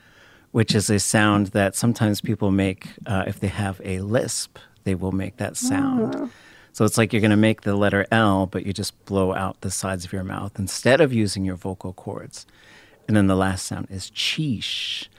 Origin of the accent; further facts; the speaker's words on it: Anchorage, Alaska, United States; also born or lived in Skagway; Yeah, I was born in a town called Skagway, which we call Wushikakuya or Shkakwe. And then I was raised in Anchorage, which is, it's a city for Alaska.